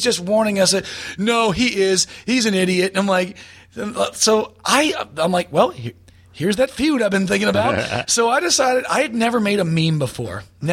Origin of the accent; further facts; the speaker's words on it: California, United States; Why am I from Texas? I'm from Orange County, California.